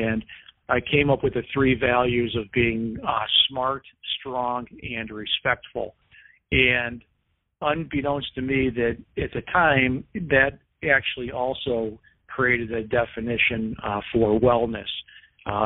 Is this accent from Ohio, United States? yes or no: yes; Cleveland, Ohio, United States; So I transferred to a Division III school in my hometown of Cleveland, Ohio, which is John Carroll University.